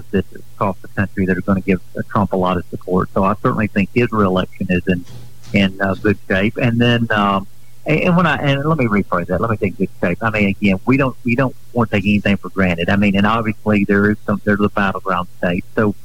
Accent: the South, United States; Of course, he's a Democrat, I'm a Republican, but we're both from the South

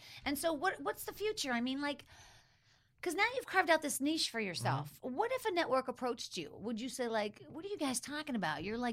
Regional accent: Pittsburgh, Pennsylvania, United States; because I grew up in Pittsburgh and I know those suburbs

